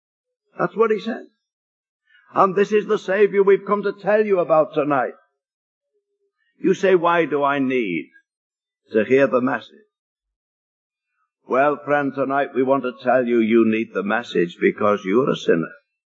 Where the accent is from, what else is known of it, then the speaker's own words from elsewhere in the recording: Liverpool, North West England, United Kingdom; in the city of Liverpool, where I was born and brought up in England there.